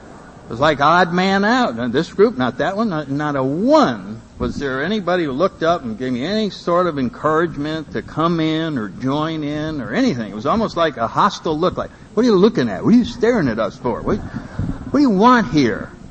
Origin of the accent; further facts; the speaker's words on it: Connecticut, United States; I come from Connecticut, and back in the 40s, made the papers.